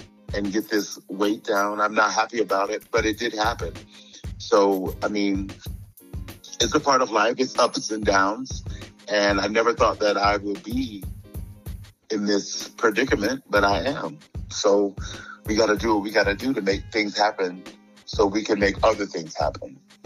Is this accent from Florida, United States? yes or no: yes; Gainesville, Florida, United States; also born or lived in Jacksonville; Well, I was born and raised in Florida. I'm a Florida boy, all the way, full-hearted.